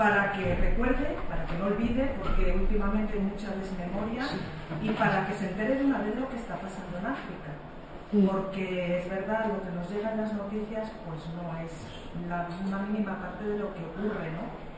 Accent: León, Castile and León, Spain; accent: León; yo también soy de León.

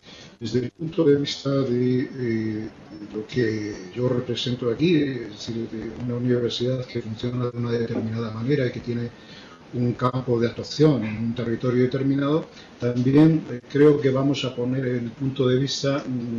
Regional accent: León, Castile and León, Spain; nosotros como tal, en León somos un extremo, en Castilla y León somos un extremo

